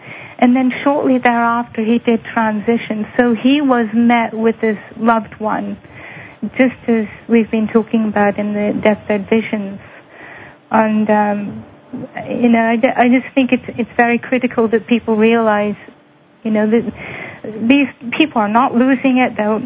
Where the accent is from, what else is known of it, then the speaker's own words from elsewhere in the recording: England, United Kingdom; I'm from England